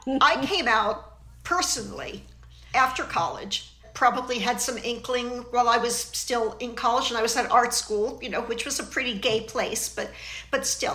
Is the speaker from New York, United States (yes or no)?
no; Philadelphia, Pennsylvania, United States; accent: Philly; I might have said that with my Philly accent, too.